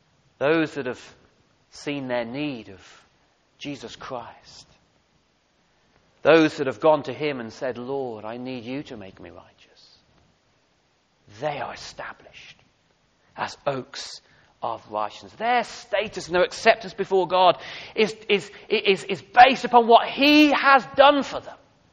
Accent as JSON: {"language": "English", "region": "England", "country": "United Kingdom", "said": "We're into planting our gardens, aren't we, as English people? We're kind of obsessed with gardening, aren't we? Well, I'm not, actually, but I'm not a typical Englishman."}